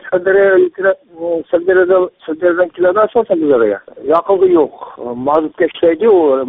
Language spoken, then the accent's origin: Uzbek; Kamashi, Kashkadarya Region, Uzbekistan; Ha, men Qashqadaryodanman. Qamashidan.